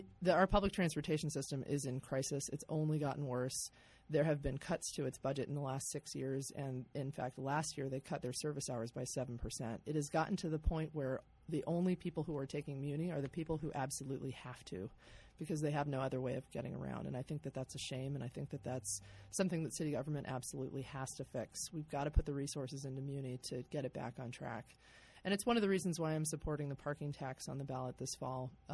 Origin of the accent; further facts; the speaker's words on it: Claremont, California, United States; And so my mother was the mayor of my hometown in Southern California as well, Claremont, California. And so I was raised with this kind of drive toward public service